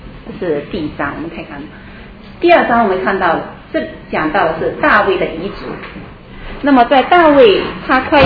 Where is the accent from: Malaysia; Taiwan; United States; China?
China; 我们中国人会说人之将死其言也善。